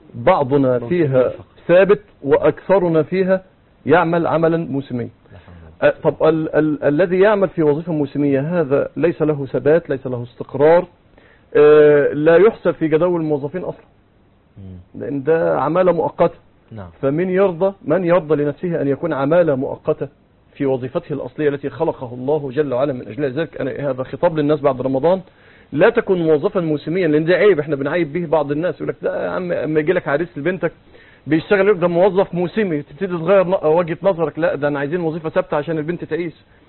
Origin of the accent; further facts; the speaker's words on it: Egypt; وقديم كانت عندنا في مصر الوزارة تسمى وزارة التربية والتعليم